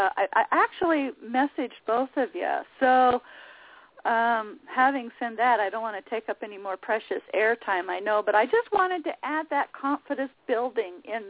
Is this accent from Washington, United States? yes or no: yes; Washington, United States; I'm from Western Washington.